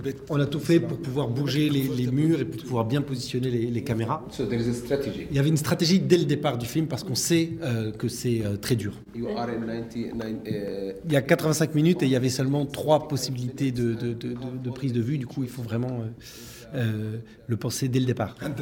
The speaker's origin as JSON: {"language": "French", "town": "Gaza", "region": "Gaza Strip", "country": "Palestine", "said": "pas seulement parce que nous on vient de Gaza, mais parce que c'est une situation très particulière et c'est une vie magnifique et compliquée là-bas."}